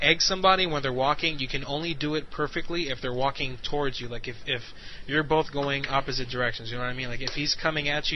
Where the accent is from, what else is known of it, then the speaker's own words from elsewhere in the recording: Deltona, Florida, United States; I was like, hey, that's where I was born. So, that's where I was raised in Deltona.